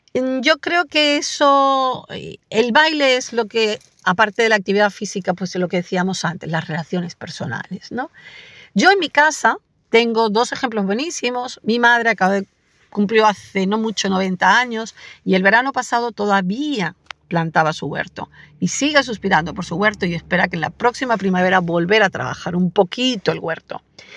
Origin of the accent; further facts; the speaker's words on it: Galicia, Spain; actualmente somos de España la provincia con más longevidad